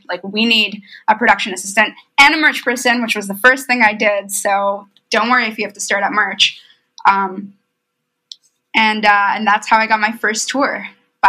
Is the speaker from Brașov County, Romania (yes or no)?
no; Bucharest, Romania; moved away as an adult; also born or lived in Israel / New York City, United States; now in Durham, United States; I was born in Israel. I grew up in Bucharest, Romania. And then I moved to New York City for NYU and lived in New York for 10 years while I was touring. I'm currently speaking from Durham, North Carolina, where I go to grad school at Duke.